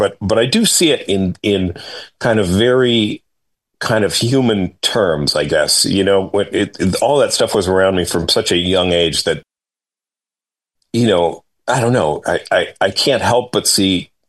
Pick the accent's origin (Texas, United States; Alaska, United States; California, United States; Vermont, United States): California, United States; Santa Monica; I grew up in Santa Monica, which is adjacent to the Palisades